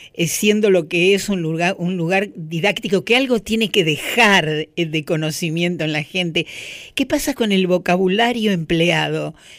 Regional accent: Buenos Aires, Argentina; Yo sí soy porteña. Yo amo el tango por porteña.

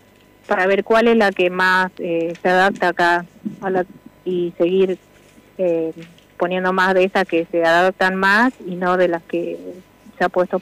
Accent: Mendoza, Argentina; now in Pichihuinca, Argentina; Yo me vine a vivir a Pichihuinca hace 22 años que estoy acá. Soy de Mendoza.

